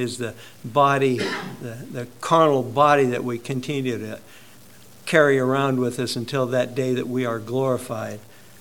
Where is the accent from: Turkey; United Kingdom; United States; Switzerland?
United States; Iowa; Maybe because I was raised in Iowa and I was so close to those people that wanted to see everything with their own eyes.